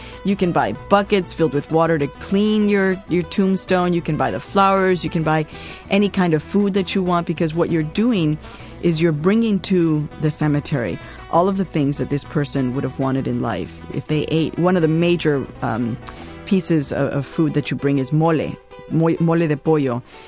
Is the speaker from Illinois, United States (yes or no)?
yes; Chicago, Illinois, United States; now in New York, United States; And I had been growing up in Chicago, so there never really was a place for me to go.